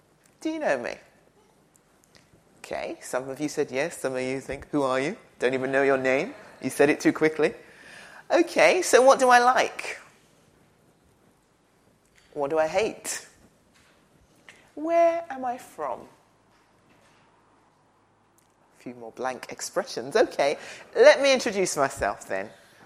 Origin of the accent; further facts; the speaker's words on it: London, United Kingdom; I was born in London many years ago. I'm not giving you the birth date, but I was born in London. My parents were from Nigeria